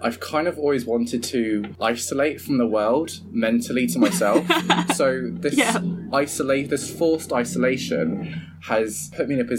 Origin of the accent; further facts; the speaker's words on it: England, United Kingdom; also born or lived in Hong Kong / Philippines / Isle of Man / Cyprus; And then I moved to the Isle of Man for about a year. And then to Cyprus for about 6 years. And then England from, year seven up.